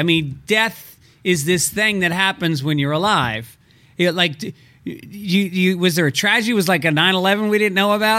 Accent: New York, United States; I grew up in New York, and there was this rink in White Plains. Or was it Yonkers? I think it might have been Yonkers.

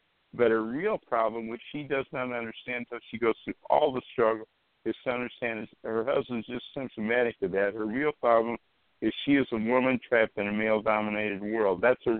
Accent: Texas, United States; also born or lived in Louisiana; I'm from the South. I grew up in Texas and Louisiana most of my life.

